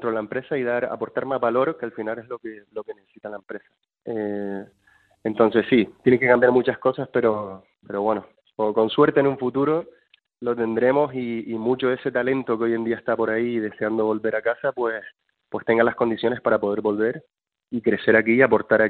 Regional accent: Tejeda, Canary Islands, Spain; Estoy aquí también con proyectos personales en mi pueblo, en Tejeda.

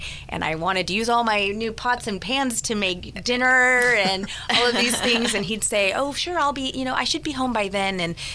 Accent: California, United States; I grew up in Southern California, more urban environment to be sure.

